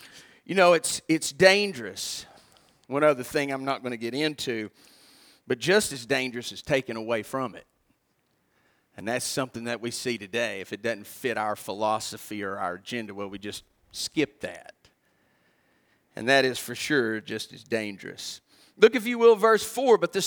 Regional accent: the South, United States; Oh, my, I'm from the South. In the South, adding to the Word of God, that's dangerous.

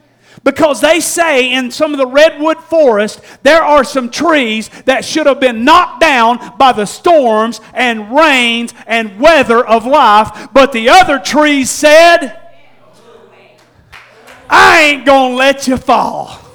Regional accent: Tennessee, United States; also born or lived in Georgia; I'm from East Tennessee. I've lived in East Tennessee most of my life. I dipped down into Georgia for about 10 years to get my wife.

